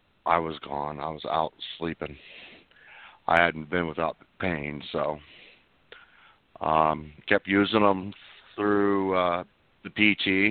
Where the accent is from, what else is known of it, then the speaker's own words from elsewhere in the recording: Missouri, United States; But also, I'm from Missouri.